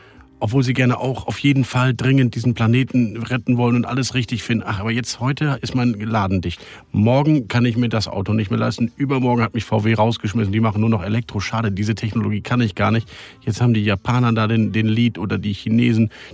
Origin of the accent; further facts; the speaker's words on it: Münster, North Rhine-Westphalia, Germany; born there; Marina, danke, dass wir in deiner Heimat Münster, in meiner Geburtsstadt, in deiner Wahlheimat, kann man sagen?